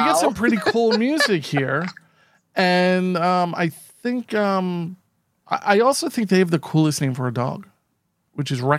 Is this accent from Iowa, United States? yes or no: no; New York, United States; accent: Long Island; sometimes I hide my Long Island accent fairly well, and sometimes it slips out.